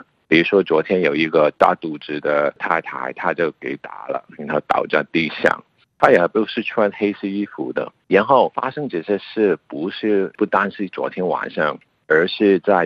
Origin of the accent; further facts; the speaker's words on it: Hong Kong; 我作为香港人，我可以看